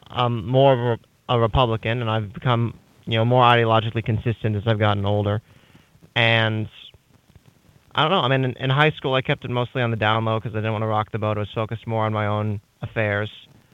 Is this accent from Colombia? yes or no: no; St. Augustine, Florida, United States; Okay, so I'm a senior in the Department of History. I'm from St. Augustine, Florida, originally.